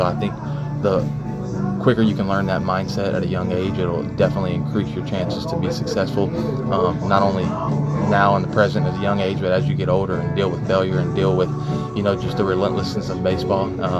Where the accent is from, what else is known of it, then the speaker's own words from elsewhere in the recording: Lake Charles, Louisiana, United States; growing up in Lake Charles, Louisiana, we had a lot of good baseball players. A lot of professional players came from that small town.